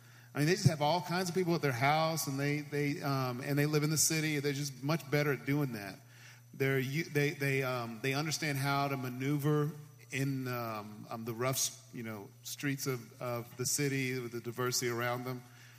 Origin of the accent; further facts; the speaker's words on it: Memphis, Tennessee, United States; I grew up here in Memphis